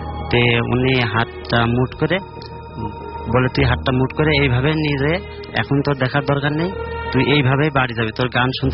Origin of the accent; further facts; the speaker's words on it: Alamdanga, Khulna Division, Bangladesh; আমার গ্রামের বাড়ি হচ্ছে চুয়াডাঙ্গা জেলার আলমডাঙ্গা থানা